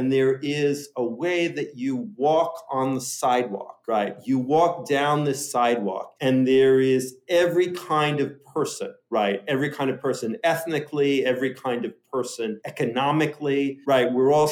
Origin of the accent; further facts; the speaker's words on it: Brooklyn, New York, United States; I grew up in Sheepshead Bay, Brooklyn.